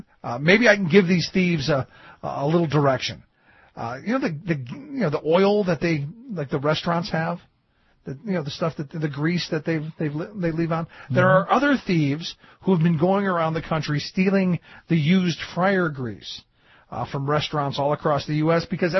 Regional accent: Cleveland, Ohio, United States; Where I grew up, not much better, to be honest. I grew up in Cleveland, Ohio, and here is another black eye from my hometown.

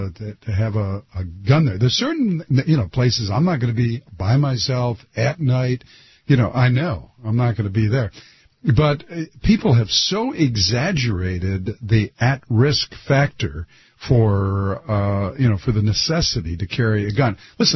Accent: Detroit, Michigan, United States; I was born in Detroit, went to school in Detroit, a party in Detroit all the time.

